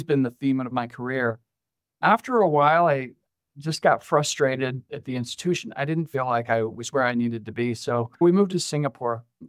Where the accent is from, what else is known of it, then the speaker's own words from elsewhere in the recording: Oklahoma, United States; I grew up in Oklahoma, did not attend this university